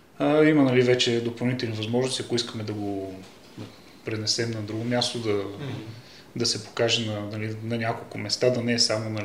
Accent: Koprivshtitsa, Sofia Province, Bulgaria; born there; за мен това е моят роден град и си го смятам, че аз съм си коприщенец.

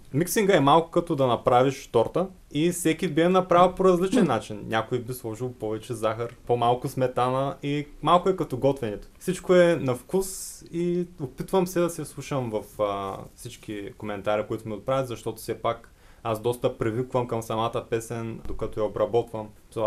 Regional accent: Beloslav, Varna Province, Bulgaria; Аз съм от Белослав.

